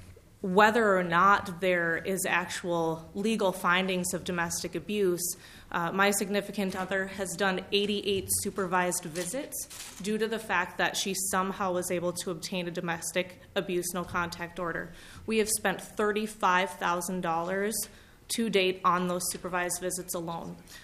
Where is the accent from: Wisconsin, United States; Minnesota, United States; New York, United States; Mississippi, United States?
Minnesota, United States; St. Paul; I am from St. Paul